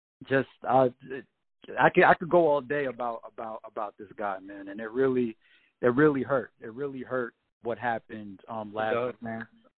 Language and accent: English; New York, United States; we all know I'm from New York.